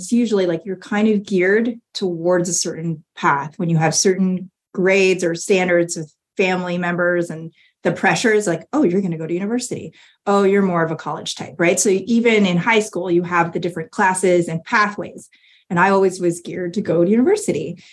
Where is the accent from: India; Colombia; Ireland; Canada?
Canada; now in United States; moving to the United States because I grew up in Canada.